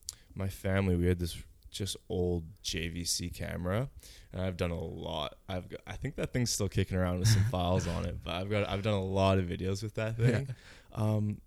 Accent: Chilliwack, British Columbia, Canada; I own a video production company here in Chilliwack. I grew up in Chilliwack and have lived here basically my whole life.

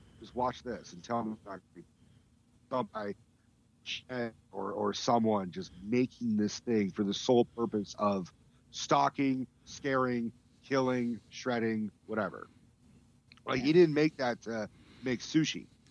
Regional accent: Oakland, California, United States; I live in, currently I'm in Pinole, but I'm moving back to my childhood home. I grew up in Rockridge, North Oakland.

